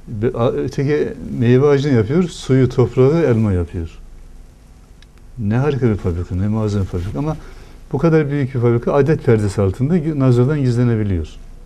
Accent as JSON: {"language": "Turkish", "region": "Erzurum", "country": "Turkey", "said": "Biz Erzurumluyuz. Erzurum'da bir şeker fabrikamız var."}